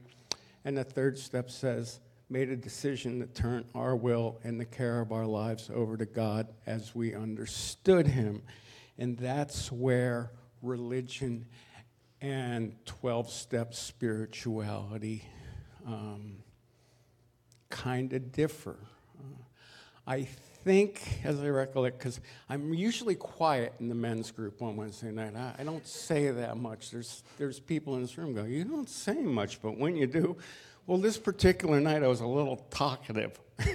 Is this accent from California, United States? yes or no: no; New Jersey, United States; I was born into an alcoholic home. Wasn't the worst of homes, just was an alcoholic home. And I was raised as a surfer in New Jersey.